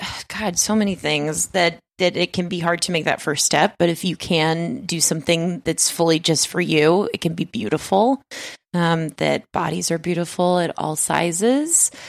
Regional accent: Las Vegas, Nevada, United States; My family loves a mall because I'm from Las Vegas. We're from Las Vegas, so we like to be in air conditioned places.

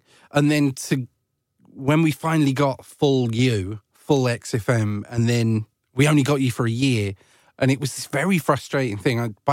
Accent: East of England, United Kingdom; obviously I grew up in Essex

